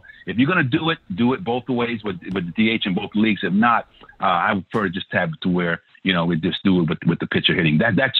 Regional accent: Brooklyn, New York, United States; And I live a little closer to Shea Stadium because I grew up in Brownsville, Brooklyn.

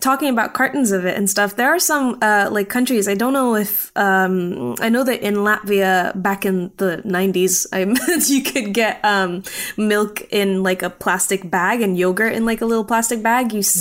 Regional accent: Tanzania; now in United States; I thought that was some weird American thing, because I grew up in Tanzania, and I would only ever see it in cartoons.

